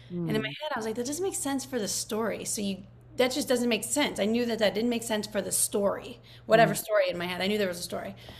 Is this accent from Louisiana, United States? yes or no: yes; Louisiana, United States; now in Los Angeles, United States; Well, growing up in Louisiana was pretty much the opposite of living in LA. Mm-hmm. I grew up in a dairy farm town in the middle of nowhere.